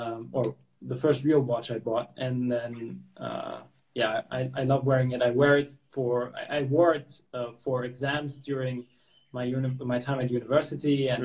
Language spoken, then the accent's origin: English; Hong Kong; And then I grew up in Hong Kong, actually